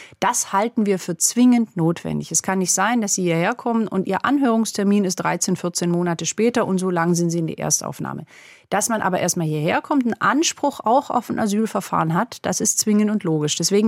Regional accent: Schramberg, Baden-Württemberg, Germany; ich bin in Schramberg aufgewachsen, da gibt es den Nebenort Heiligenbronn.

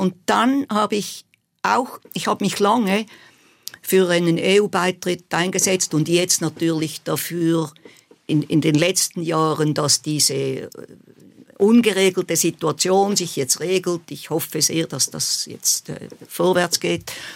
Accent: Switzerland; ob ich nicht als Schweizerin das gerade so geschrieben habe

